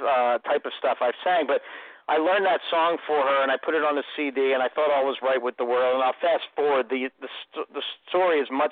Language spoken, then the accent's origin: English; Philadelphia, Pennsylvania, United States; I said, you got to understand, I'm from South Philadelphia.